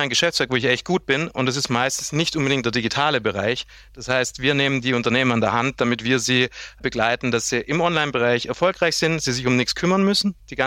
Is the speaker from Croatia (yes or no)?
no; Portugal; also born or lived in Germany; now in Vienna, Austria; bin quasi Wahlösterreicher. Also bedeutet, ich bin ursprünglich Deutscher, dann bei meinem Vater in Portugal aufgewachsen und vor jetzt 14 Jahren nach Wien gekommen. Bin 34 und sitze aber jetzt aktuell gerade in unserem Standort im schönen Salzburg.